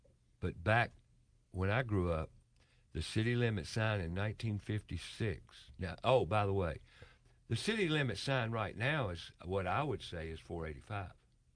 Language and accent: English; Charlotte, North Carolina, United States; I was born and raised in Charlotte, too, back in 1952.